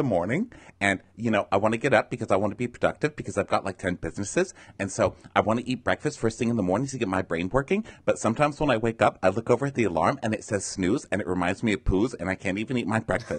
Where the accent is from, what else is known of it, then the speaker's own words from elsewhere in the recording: Massachusetts, United States; When I was growing up in the Berkshires, there was a kitchen where we grew up where my mother would cook